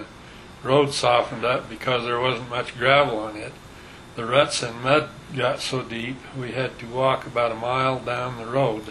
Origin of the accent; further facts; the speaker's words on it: Fairview, Wyoming, United States; I grew up in the south end of Fairview, Wyoming. Unofficially, it was called Bitter Creek.